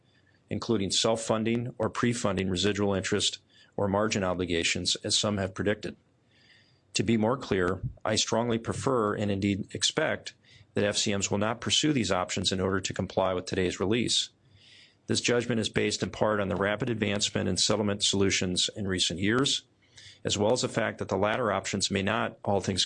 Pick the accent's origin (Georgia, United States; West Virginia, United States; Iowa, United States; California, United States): Iowa, United States; I met with a number of producers in my home state of Iowa